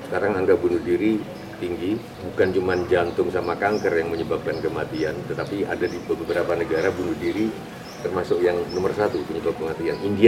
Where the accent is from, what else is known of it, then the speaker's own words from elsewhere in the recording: East Java, Indonesia; also born or lived in Bandung; aku dari Jawa Timur yang digadang-gadang sebagai asal-usulnya Majapahit, kerajaan besar itu. Tapi waktu kuliah aku tinggal di Bandung, daerah Sunda.